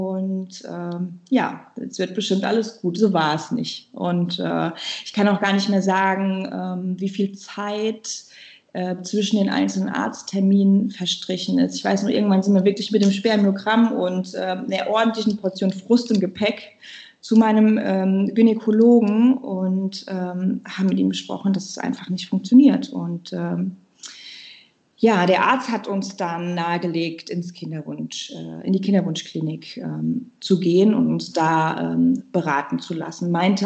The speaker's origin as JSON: {"language": "German", "region": "Hesse", "country": "Germany", "said": "ich bin 39 Jahre alt. Ich komme aus dem Rhein-Main-Gebiet und lebe hier mit meinem Mann gemeinsam in einem Haus."}